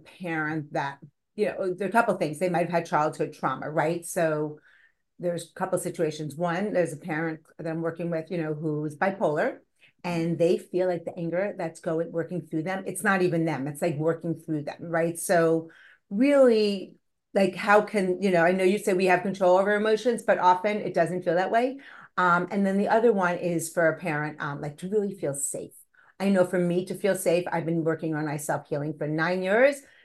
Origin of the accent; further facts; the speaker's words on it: New York, United States; I grew up in New York with a neurotic New York Jewish mother.